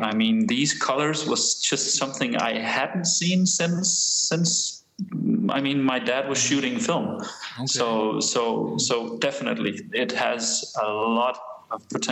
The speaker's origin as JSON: {"language": "English", "town": "Aarhus", "region": "Central Denmark Region", "country": "Denmark", "tie": "born or raised there", "said": "a camera store here in my hometown of Aarhus in Denmark"}